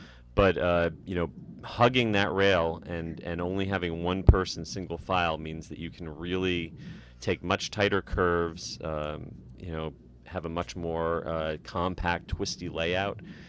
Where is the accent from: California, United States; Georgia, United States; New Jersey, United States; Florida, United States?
New Jersey, United States; However, this is my original home coaster. I grew up in New Jersey, and I spent many, many hours at Great Adventure.